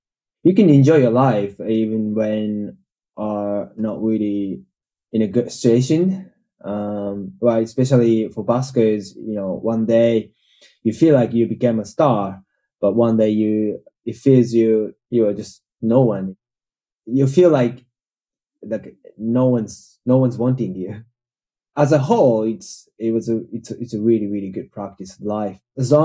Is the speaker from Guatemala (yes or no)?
no; Japan; I'm from Japan.